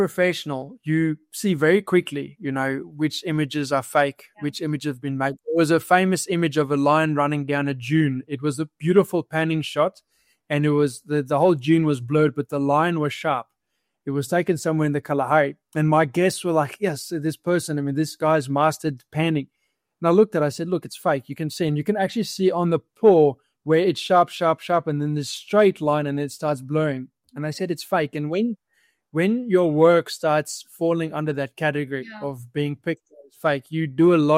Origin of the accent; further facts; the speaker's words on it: Australia; also born or lived in New Zealand; So I grew up in Australia, and I spent a lot of time in New Zealand.